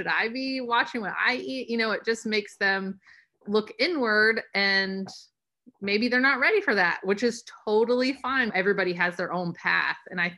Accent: the South, United States; I'm from the South, so whenever there's family get-togethers, I mean, it's usually surrounded by food.

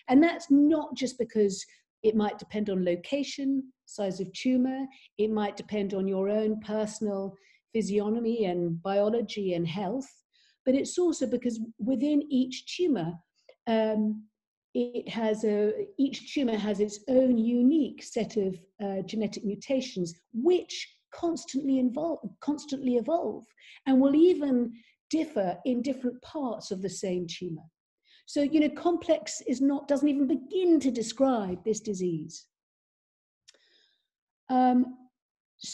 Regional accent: United Kingdom; moved away as an adult; now in United States; I'm British, but I've lived in the United States since 2006.

